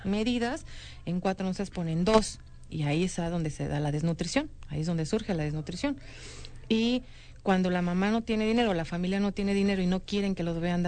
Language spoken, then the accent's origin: Spanish; Comitán, Chiapas, Mexico; me crié en Comitán, allá hay una comunidad indígena que son los Tojolabales, que llegan a mercar los domingos a Comitán